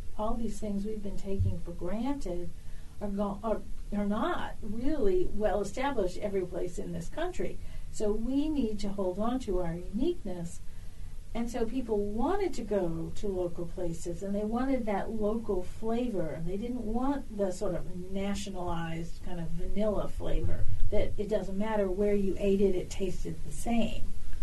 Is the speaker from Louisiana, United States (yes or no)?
yes; New Orleans, Louisiana, United States; I grew up in Lakeview.